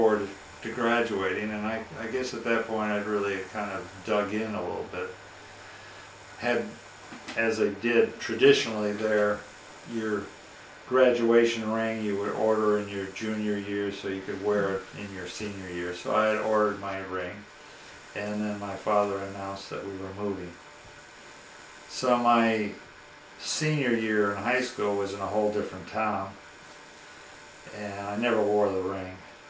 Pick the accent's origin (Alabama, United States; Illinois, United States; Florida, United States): Illinois, United States; Oak Lawn; also born or lived in Decatur, United States / Ferguson, United States; then finally back to the Chicago area where I was born and lived in Oak Lawn, Illinois, till my parents finally, by that time I was in college and sort of on my own.